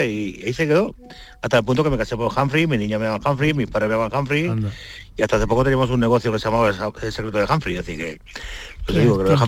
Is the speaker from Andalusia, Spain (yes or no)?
yes; Baza, Andalusia, Spain; now in Asturias, Spain; O yéndonos a mi pueblo a Baza, unos gurullos con conejos